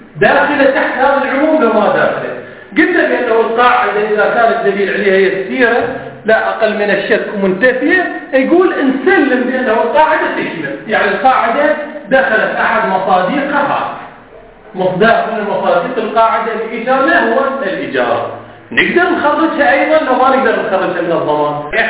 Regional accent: Iraq; احنا مثلا عندنا بالعراق

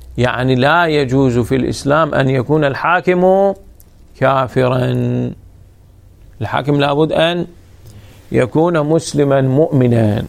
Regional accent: Iraq; أفرض عندنا في العراق لا بد من حكومة

